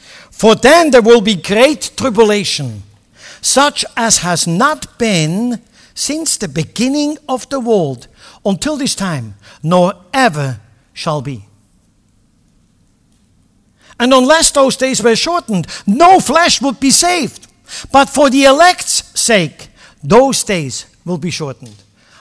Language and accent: English; Switzerland; And I'm from Switzerland. I'm neutral.